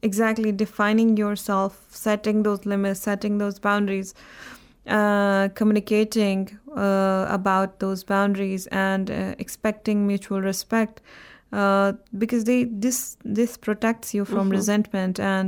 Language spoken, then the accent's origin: English; Jammu and Kashmir, India; English is a second language; from Indian and Muslim Kashmir